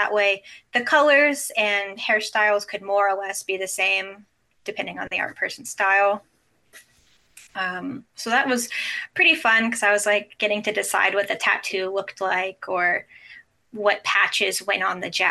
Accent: Texas, United States; I'm from Texas, so that's just kind of what people do here.

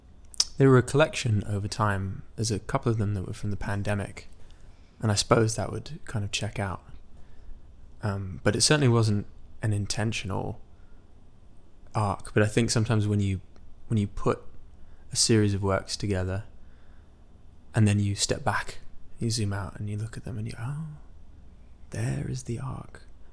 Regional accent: Midwest, United States; this tragedy that had happened in my hometown, where I was born in the Midwest, believe it or not.

